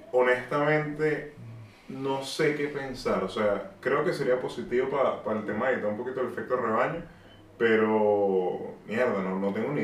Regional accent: Venezuela; Todas nuestras redes sociales, obviamente están llenas de eso porque somos venezolanos.

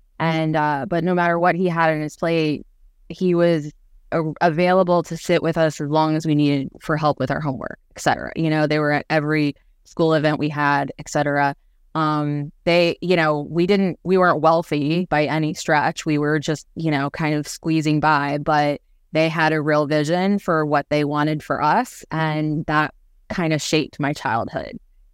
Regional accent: Maryland, United States; Well, I am born and bred Marylander, so I grew up in Sorin Park. My parents still live there.

